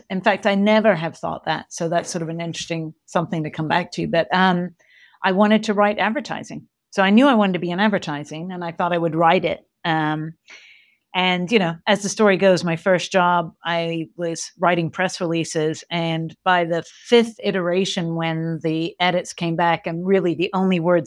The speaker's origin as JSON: {"language": "English", "region": "England", "country": "United Kingdom", "tie": "born or raised there", "said": "So I was born and raised in England. A lot of people don't know that because I don't necessarily sound British."}